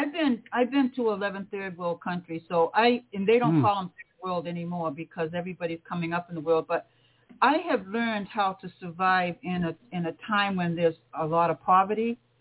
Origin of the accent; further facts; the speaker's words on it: Cape Cod, Massachusetts, United States; I remember years ago growing up on Cape Cod where there was a selectman from Yarmouth who went bankrupt, and he ended up killing himself.